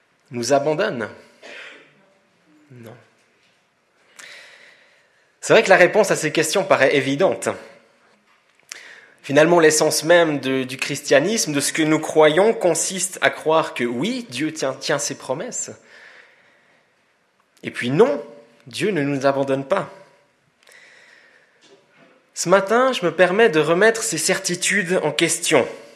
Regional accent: Switzerland; Que répondrait une famille de chez nous, en Suisse, qui a de la peine à boucler ses fins de mois?

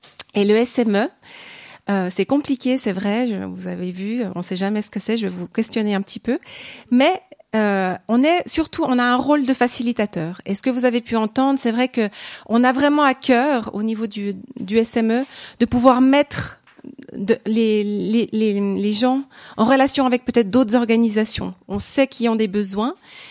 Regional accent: Nyon, Vaud, Switzerland; Ça vous dit certainement rien. Pourtant, je suis de la région. Je viens de Nyon. J'étais une fille girardaine, pour ceux qui connaissent un peu plus. Donc, j'ai toujours habité, j'ai grandi à Nyon.

